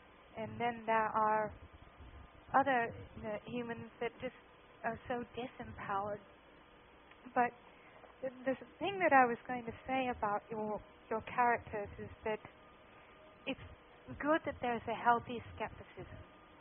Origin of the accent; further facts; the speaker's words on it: North West England, United Kingdom; I'm from Lancashire in England